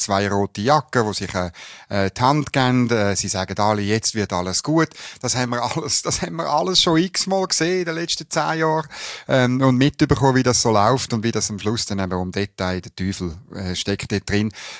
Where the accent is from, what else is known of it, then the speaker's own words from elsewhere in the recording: Switzerland; als Schweizer